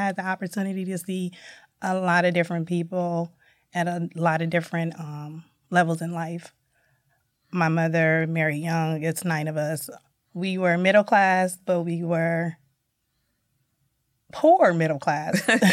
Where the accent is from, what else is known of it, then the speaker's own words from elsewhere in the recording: Toledo, Ohio, United States; So I am from Toledo, Ohio, born and raised. I am a first-generation grad.